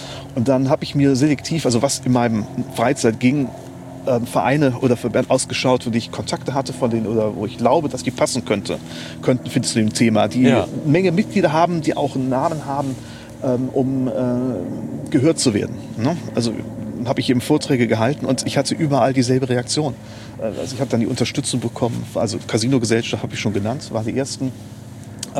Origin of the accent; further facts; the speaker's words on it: Neuwied, Rhineland-Palatinate, Germany; Ich komme aus der Stadt von Prinz Maximilian zu Wied. Ja, aus der Stadt des rheinischen Humboldt.